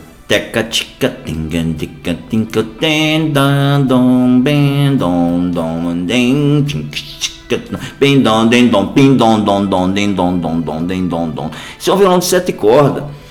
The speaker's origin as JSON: {"language": "Portuguese", "country": "Brazil", "said": "Tem sim, porque eu sou brasileiro."}